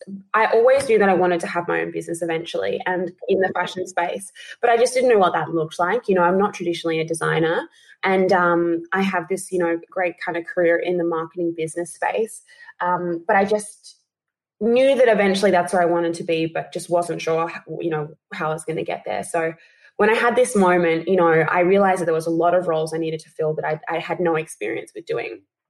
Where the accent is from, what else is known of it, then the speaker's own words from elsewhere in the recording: Adelaide, South Australia, Australia; I, you know, had moved to Sydney, was living in Sydney. I'm originally from Adelaide.